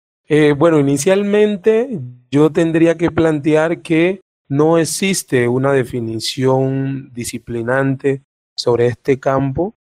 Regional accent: Pacific region, Colombia; soy oriundo del Pacífico Sur colombiano

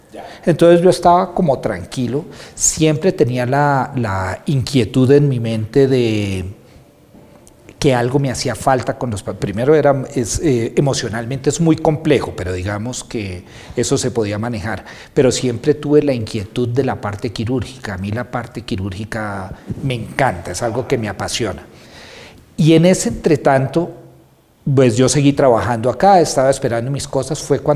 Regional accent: Colombia; siendo uno bien cachaco del altiplano

